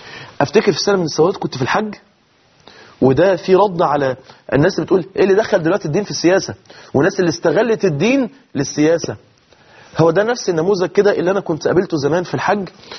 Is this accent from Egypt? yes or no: yes; Egypt; احنا كلنا مصريين،